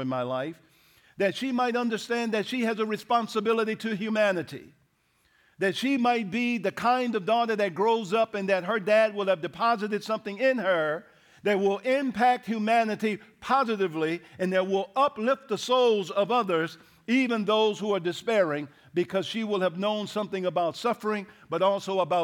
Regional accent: the South, United States; Being a young boy growing up in the South, white people were not folks you wanted necessarily to get to know.

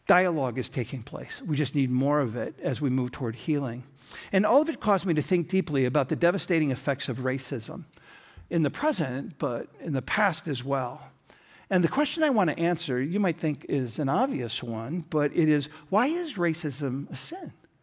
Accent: Sioux Falls, South Dakota, United States; also born or lived in Minneapolis, United States; Or I'm from, in my case, Sioux Falls, South Dakota. Yes. At least from my high school years and from Minneapolis in my early years.

